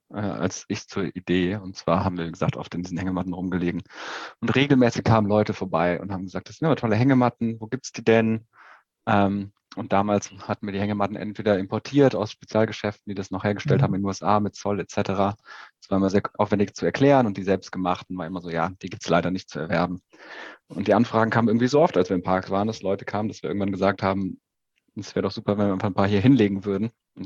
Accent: Aachen, North Rhine-Westphalia, Germany; born there; geboren irgendwie in Aachen, von ein bisschen mehr als 30 Jahren

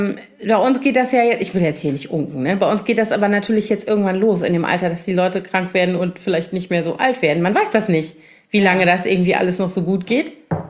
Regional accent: Koblenz, Rhineland-Palatinate, Germany; Also meine Heimatstadt, eher nicht, weil das ist, also ich liebe meine Heimat total und den Rhein und alles.

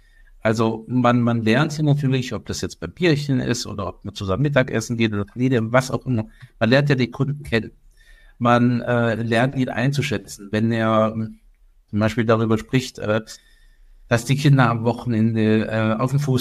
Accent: Böblingen, Baden-Württemberg, Germany; born there; Also ich bin gebürtiger Böblinger, das heißt Großraum Stuttgart, da schlägt schon mein Herz dafür.

